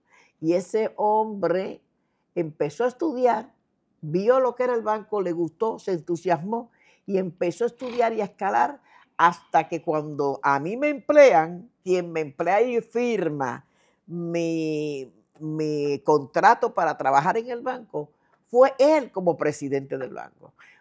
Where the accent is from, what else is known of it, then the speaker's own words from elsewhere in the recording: Dominican Republic; moved away as an adult; now in Puerto Rico; yo trabajé 5 años en un banco en la República Dominicana, yo soy dominicana, y ya llevo aquí en este país 45 años viviendo.